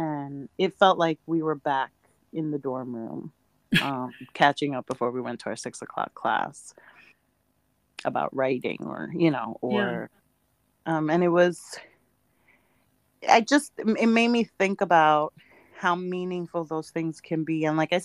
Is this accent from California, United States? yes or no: no; New York, United States; Like, oh, I still love it. I'm a New Yorker. I love it.